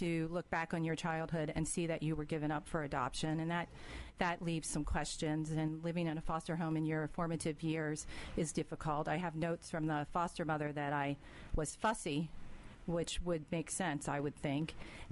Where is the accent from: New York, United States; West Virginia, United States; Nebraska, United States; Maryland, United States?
Maryland, United States; Baltimore; also born or lived in Washington, D.C.; I was born in Washington, D.C., and lived in a foster home for a while. And then I was adopted into a family in Baltimore.